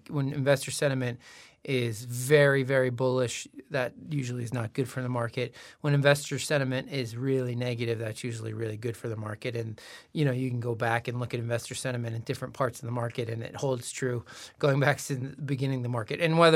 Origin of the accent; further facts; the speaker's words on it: New Hampshire, United States; also born or lived in California; now in Oregon, United States; I mean, I grew up in New Hampshire, so this is where I'm coming from.